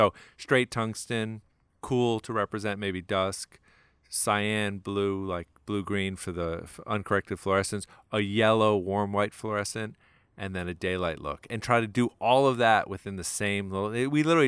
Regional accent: New Jersey, United States; born or raised there

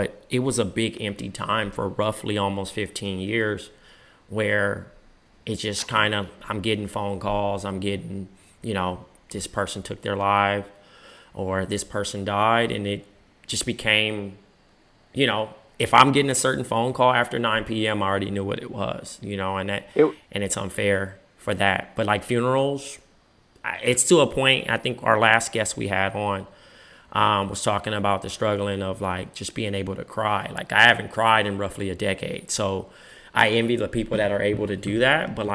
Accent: Compton, California, United States; Growing up in Compton, normally people that needed someone to talk to or anything like that, therapy was kind of frowned upon.

